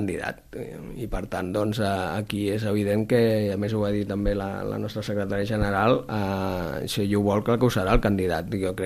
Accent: Sant Andreu de la Barca, Catalonia, Spain; els dos som baixobregatins, jo soc de Sant Andreu de la Barca

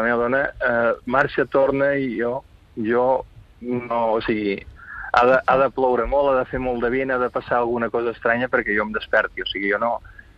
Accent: Banyoles, Catalonia, Spain; Jo som de Banyoles, anem cap a casa, que ja arribarem a casa.

